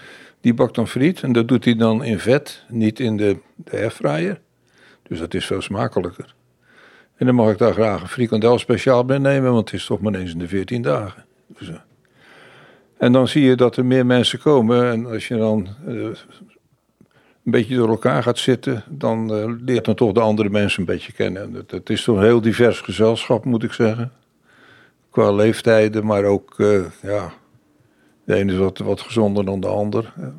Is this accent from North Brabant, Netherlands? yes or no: no; Goes, Zeeland, Netherlands; Ik ben in Goes opgegroeid.